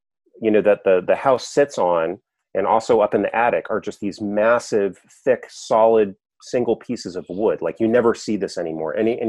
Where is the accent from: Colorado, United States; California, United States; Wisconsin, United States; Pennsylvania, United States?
California, United States; San Francisco; now in Pittsfield, United States; Well, I moved to Berkshire County from San Francisco. I was California born and raised, and I moved out here in 2001